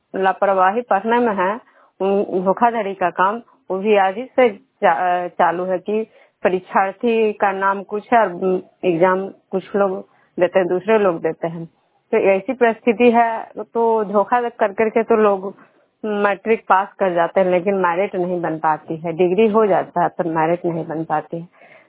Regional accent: Vishnupur, Bihar, India; मैं बिष्णुपुर ग्राम खुजरा पंचायत नालंदा जिला नगर नौसा प्रखंड के निवासी हूँ।

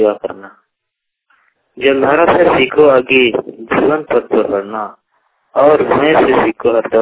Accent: Jharkhand, India; ग्राम छुटासपुड़िया post कजला था थाना अस्करीपुरा जिला दुमका के रहने वाला हूँ।

